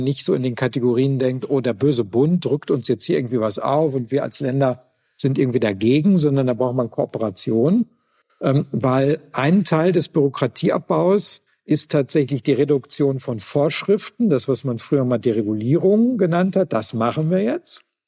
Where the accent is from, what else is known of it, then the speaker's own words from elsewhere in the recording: Gelsenkirchen, North Rhine-Westphalia, Germany; bei einer kreisfreien Stadt wie Köln oder meiner Heimatstadt Gelsenkirchen